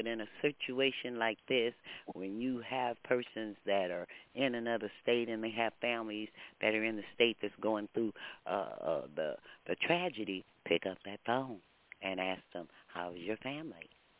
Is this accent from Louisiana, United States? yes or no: yes; Louisiana, United States; I'm out the South, so, I mean, I'm not from New Orleans, but I'm right across the river, okay?